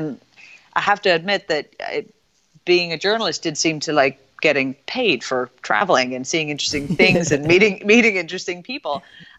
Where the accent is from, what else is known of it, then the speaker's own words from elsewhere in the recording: Northern Ireland, United Kingdom; I was fortunate enough to grow up in a house where I grew up in Northern Ireland